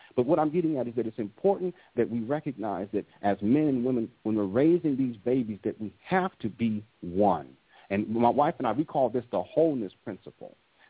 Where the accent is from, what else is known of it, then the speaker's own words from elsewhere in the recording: San Diego, California, United States; I remember one time, I'm from San Diego